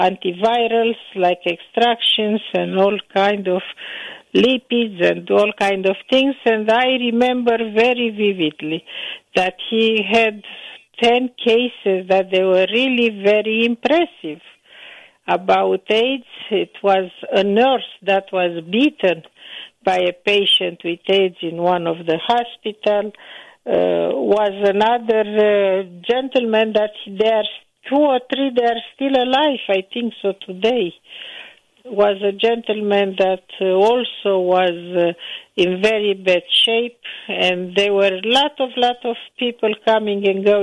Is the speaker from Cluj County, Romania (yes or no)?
no; Bucharest, Romania; born there; English is a second language; moved away as an adult; I was born in Bucharest, Romania. I did my part of my medical training and school in Romania. I come in this country in 1970